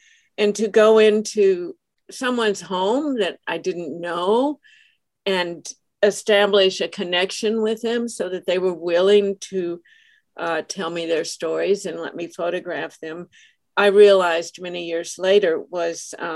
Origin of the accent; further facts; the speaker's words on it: Kansas City, United States; I grew up in Kansas City in a middle-class neighborhood